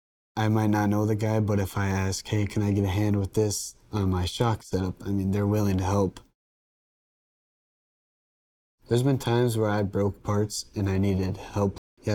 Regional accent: Crandon, Wisconsin, United States; Even if I travel out far, Crandon's my hometown.

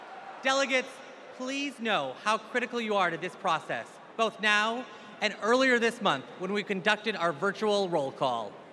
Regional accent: Wisconsin, United States; live from my home state of Wisconsin

